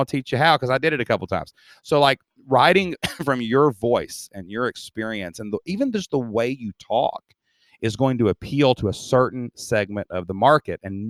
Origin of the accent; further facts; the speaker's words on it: Kentucky, United States; You can tell, Dustin, I'm from Southeast Kentucky. I talk a little funny, right? But don't confuse my intellect from my dialect